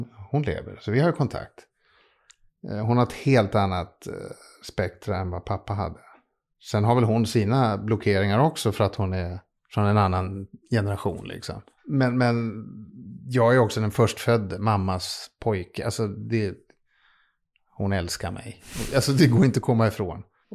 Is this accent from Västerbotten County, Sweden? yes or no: no; Stockholm, Stockholm County, Sweden; Så att jag har bott i Vasastan och Rörstrands, alltså Birkastan i hela mitt liv.